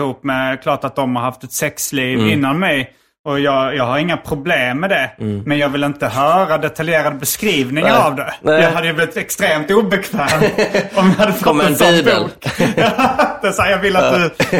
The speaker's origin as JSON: {"language": "Swedish", "country": "Sweden", "said": "eftersom jag var från Sverige så hade han just skrivit om det här"}